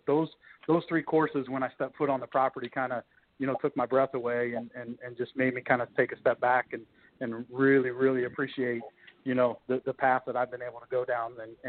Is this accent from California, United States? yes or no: no; Batesville, Indiana, United States; also born or lived in Cincinnati; I was born in Cincinnati. You know, I grew up. My dad had season tickets to Reds games, and I went to my fair share of Bengals games. Grew up in a small town called Batesville down in the southeastern part of the state.